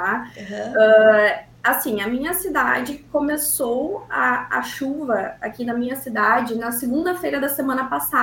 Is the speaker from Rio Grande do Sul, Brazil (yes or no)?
yes; Sobradinho, Rio Grande do Sul, Brazil; Sobradinho, que é onde está a minha família agora, é a minha cidade natal aqui também do Rio Grande do Sul.